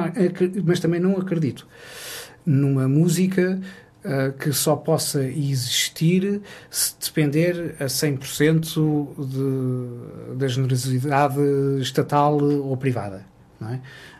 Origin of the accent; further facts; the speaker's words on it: Lisbon, Portugal; nasci em Lisboa e vivo em Lisboa. Portanto, eu sou alfacinho e vivo num país que tem qualidades extraordinárias